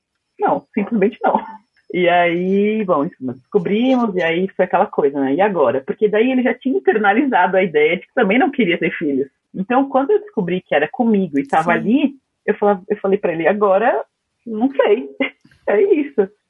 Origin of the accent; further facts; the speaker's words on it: São Paulo, Brazil; also born or lived in Salvador; Depois de 2 anos de casada, eu fui morar em Salvador com ele, sou de São Paulo, né? Nós dois somos de São Paulo, paulistanos e tal.